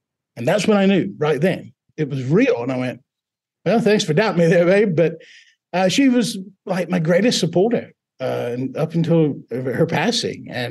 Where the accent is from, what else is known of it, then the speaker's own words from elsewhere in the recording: Buzzard Roost, Mississippi, United States; accent: Southern drawl; Now, when I'm talking to the first one, it's a deep Southern drawl. I grew up in Buzzard Roost, Mississippi.